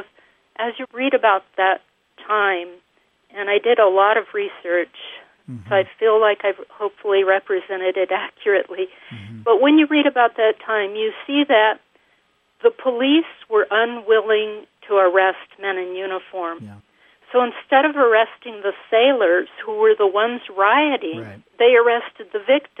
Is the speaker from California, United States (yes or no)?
yes; Los Angeles, California, United States; I was a child in the 50s in this neighborhood in Los Angeles. That's my hometown.